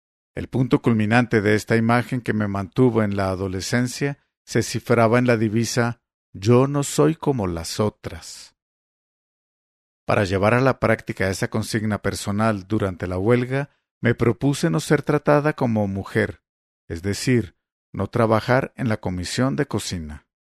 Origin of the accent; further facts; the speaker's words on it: State of Mexico, Mexico; También yo nací hija del patriarcado. Crecí en el Estado de México.